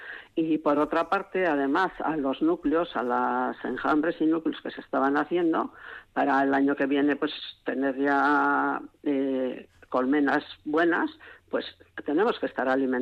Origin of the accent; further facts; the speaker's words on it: Fresneda, Basque Country, Spain; yo en mi zona, que yo soy de Fresneda, de Valdegovía, de la zona de Valdegovía